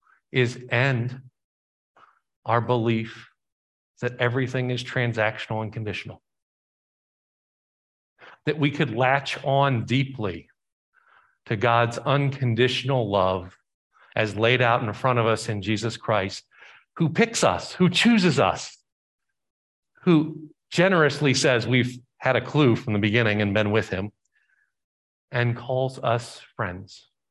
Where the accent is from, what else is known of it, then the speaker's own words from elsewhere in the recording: the South, United States; Growing up in the South, there are a lot of jokes about different religious groups.